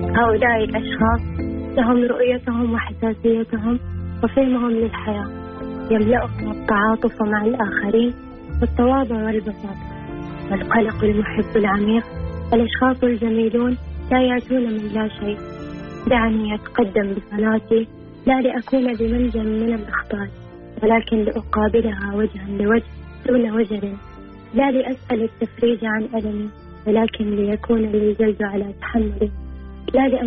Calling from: Jeddah, Makkah Province, Saudi Arabia

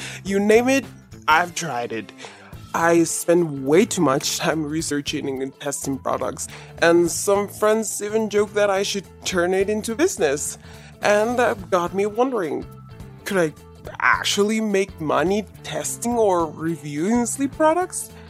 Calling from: Salt Lake City, Utah, United States; Hello, I'm calling from Salt Lake City.

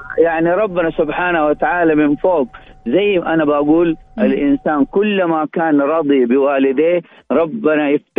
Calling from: Mecca, Makkah Province, Saudi Arabia; من وأنا أكلمك والله من مكة المكرمة

